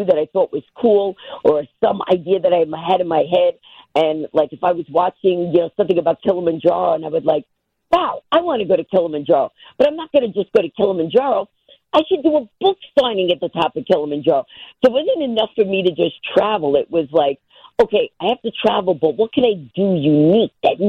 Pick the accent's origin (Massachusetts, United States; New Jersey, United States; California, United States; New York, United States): New York, United States; Queens; Yeah, I was actually born in Greenwich Village. And then, so I lived there till I was about 5, and then we moved to Queens.